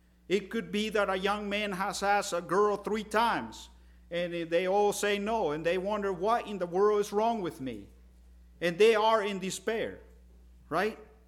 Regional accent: El Salvador; Now, I told you I'm from El Salvador.

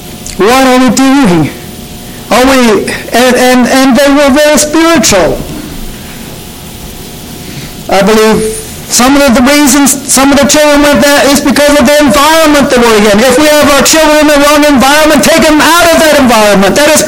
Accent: Kansas, United States; But I was thinking back. I grew up in Kansas.

